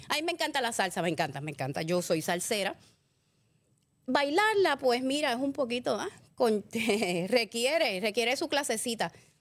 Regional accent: Puerto Rico; Él como venezolano diciendo eso, yo como puertorriqueña

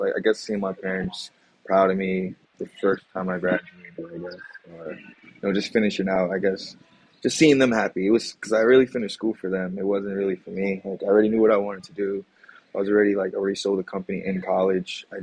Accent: South Orange, New Jersey, United States; I grew up in a suburban town in New Jersey called South Orange.

